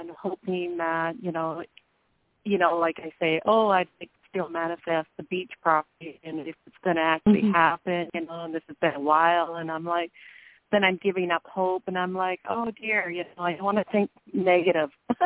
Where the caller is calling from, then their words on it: Victoria, British Columbia, Canada; Hi, I'm calling from Victoria.